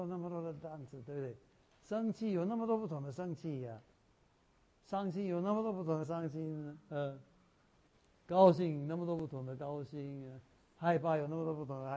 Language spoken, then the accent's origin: Chinese; Taiwan; 我的例子大部分都是台湾的例子，因为我是台湾来的